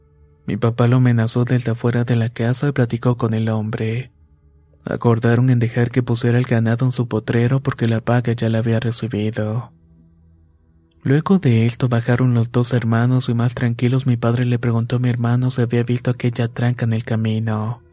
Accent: El Carmen de Pijilí, Azuay, Ecuador; Soy de Ecuador y quiero contar una historia que le pasó a mi padre. Vivíamos en una pequeña parroquia rural llamada El Carmen de Pijilí. Esto ubicado en la provincia de Azuay.

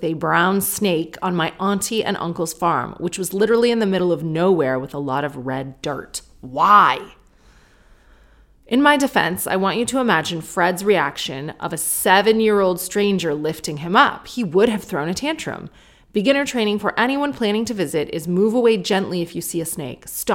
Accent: Sarnia, Ontario, Canada; okay, I grew up in Sarnia. You know that I don't like my hometown and I talk about it quite negatively.

